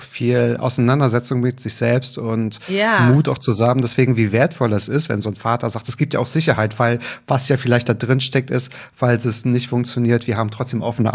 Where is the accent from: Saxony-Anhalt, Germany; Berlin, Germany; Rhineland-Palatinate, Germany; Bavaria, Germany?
Berlin, Germany; Nein, ich komme aus Berlin.